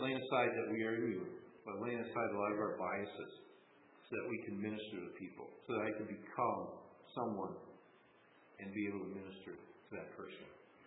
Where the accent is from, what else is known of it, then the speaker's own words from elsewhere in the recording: Wisconsin, United States; The fact that I grew up in Wisconsin all my life and grew up in the 60s, 70s, and 80s, that I worked here in northern Wisconsin, that my background is German and Luxembourg and a little bit of English.